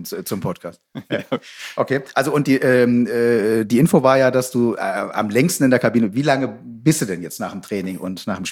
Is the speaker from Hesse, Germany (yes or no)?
yes; Hesse, Germany; ich bin jetzt Nordhesse, ich kenne mich mit dem Südhessischen nicht aus.